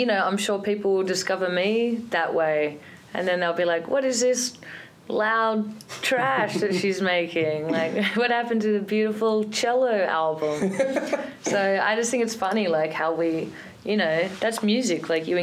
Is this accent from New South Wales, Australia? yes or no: yes; Sydney, New South Wales, Australia; Oh, no way, especially as an Australian. You know, I grew up in like the suburbs in Sydney.